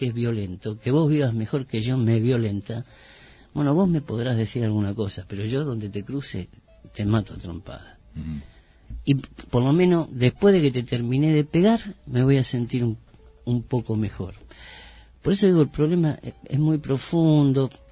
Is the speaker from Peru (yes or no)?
no; La Matanza, Buenos Aires Province, Argentina; Yo soy del distrito de La Matanza, o sea que convivo con situaciones de violencia que no son nada más que de violencia física